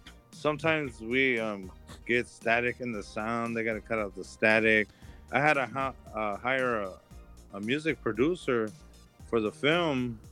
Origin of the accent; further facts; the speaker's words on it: California, United States; Like, I'm not even from right here. I'm from South Central.